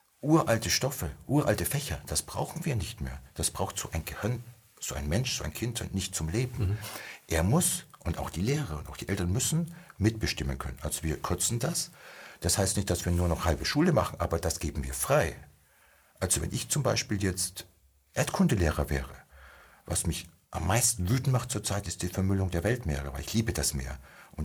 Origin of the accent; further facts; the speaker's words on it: Bavaria, Germany; Das ist meine Heimat.